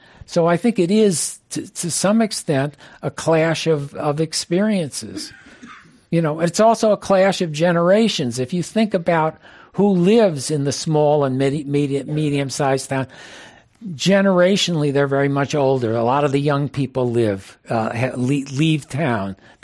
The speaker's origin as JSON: {"language": "English", "town": "Chicago", "region": "Illinois", "country": "United States", "tie": "born or raised there", "said": "I grew up in Chicago. I was born same year as Bernie Sanders. And my parents were in manufacturing. And they lost their business in 1954 and we moved around."}